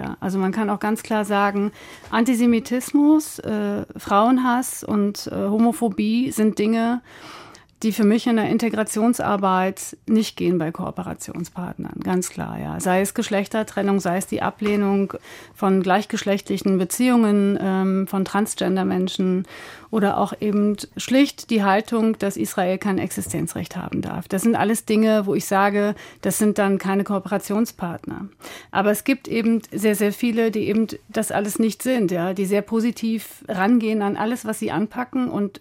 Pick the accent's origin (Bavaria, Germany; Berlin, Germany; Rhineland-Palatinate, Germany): Berlin, Germany; born there; als gebürtige Neuköllnerin mit einem großen Herzen für meinen Heimatbezirk.